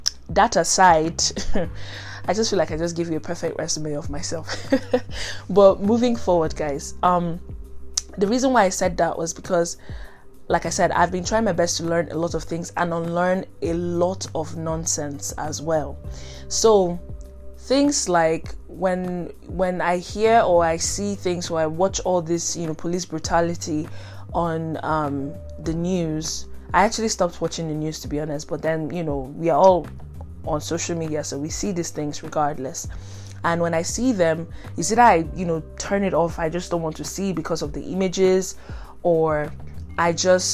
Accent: Nigeria; especially in my home country, Nigeria, telling them that this is a serious issue

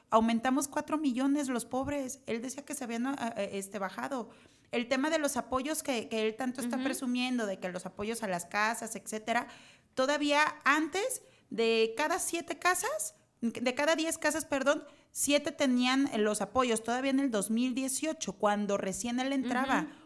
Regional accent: Mexico; lo que nos termina agraviando más como mexicanos no es nada más la corrupción, sino el tema de la impunidad.

